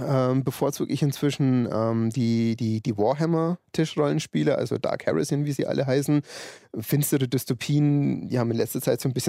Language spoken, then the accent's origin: German; Hof, Bavaria, Germany; Ja, das ist in Oberfranken, da wo ich herkomme, aus dem Hoferraum.